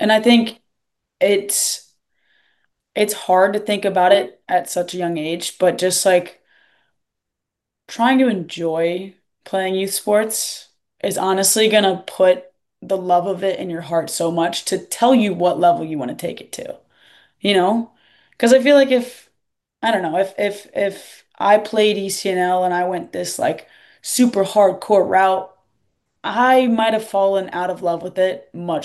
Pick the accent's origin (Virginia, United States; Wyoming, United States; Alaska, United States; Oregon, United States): Virginia, United States; Richmond; I was from Richmond, Virginia. So kind of the big name, the big club there is Richmond Kickers.